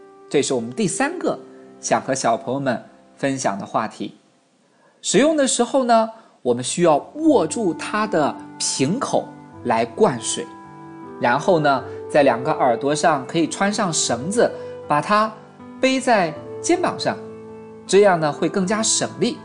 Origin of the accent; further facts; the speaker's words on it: China; 你有听过哪个民族也和我们中国人一样用到过这种小口尖底瓶呢